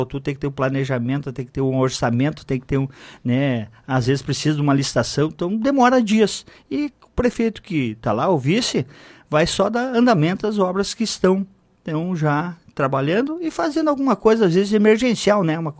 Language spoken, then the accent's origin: Portuguese; Lajeado Bonito, Brazil; eu sou, né, lá do Lajeado Bonito, nasci lá no Lajeado Bonito